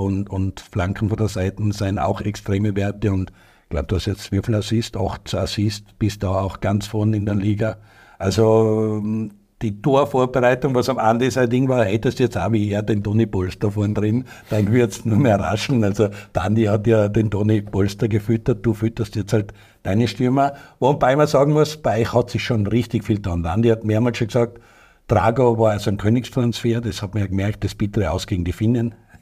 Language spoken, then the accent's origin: German; Tyrol, Austria; heute bin ich als Tiroler fast ein bisschen verloren.